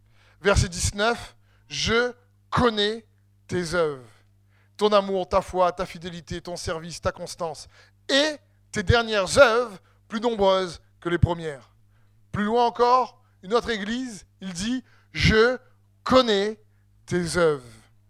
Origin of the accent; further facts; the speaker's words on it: Réunion, France; Puis dernièrement chez nous à La Réunion